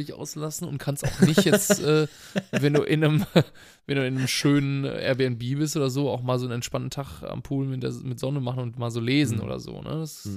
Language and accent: German; Brazil; German is a second language; Also es ist schon super schwer für mich, als Brasilianer Portugiesisch aus Portugal zu verstehen.